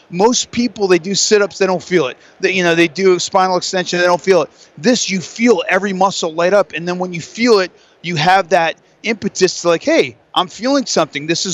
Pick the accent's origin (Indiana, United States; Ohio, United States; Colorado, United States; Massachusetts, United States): Colorado, United States; Denver; I'm from Denver.